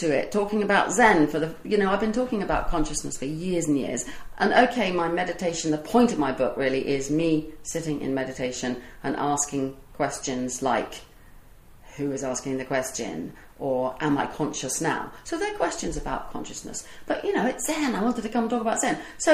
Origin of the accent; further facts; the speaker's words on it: England, United Kingdom; I love afternoon tea. I'm so English.